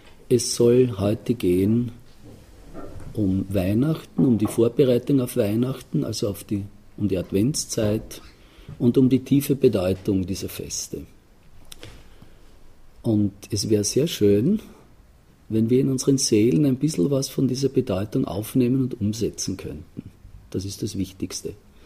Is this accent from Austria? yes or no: yes; Austria; born there; Also ich bin hier in Österreich geboren